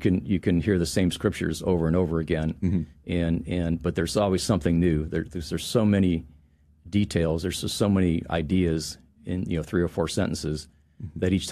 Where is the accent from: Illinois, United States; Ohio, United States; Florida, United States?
Ohio, United States; Cleveland; I was raised, the closest Protestant church to our house growing up in Cleveland was a Presbyterian church